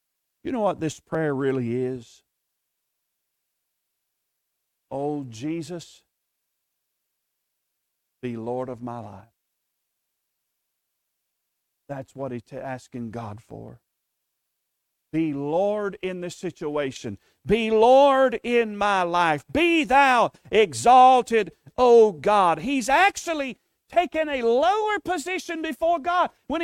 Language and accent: English; Tennessee, United States; I grew up in East Tennessee, and our little area, just coming out of Alabama there, was prone for tornadoes.